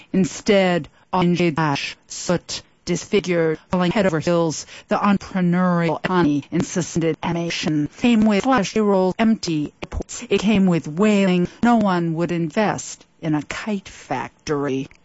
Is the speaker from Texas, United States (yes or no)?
no; Boston, Massachusetts, United States; I grew up on that because I grew up in the Boston area